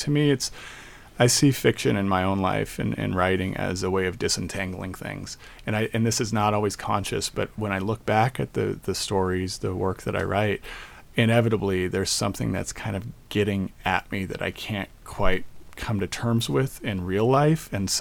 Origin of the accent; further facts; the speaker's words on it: Aurora, Colorado, United States; So when I was in eighth grade in 1984, I grew up in Aurora. My family bought a new house in Aurora in 1970. And my dad still lives in that house, actually.